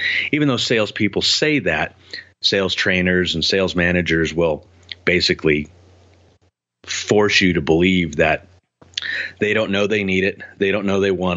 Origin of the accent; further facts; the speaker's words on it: Colorado, United States; I'm from Colorado, father of two. I've always lived up against the foothills.